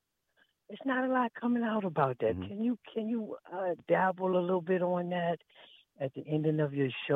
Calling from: Annapolis, Maryland, United States; calling from Annapolis.

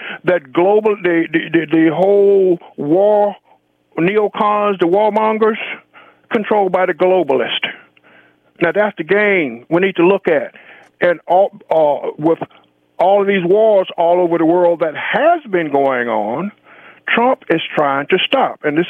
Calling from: Washington, District of Columbia, United States; I'm calling from Washington, D.C.

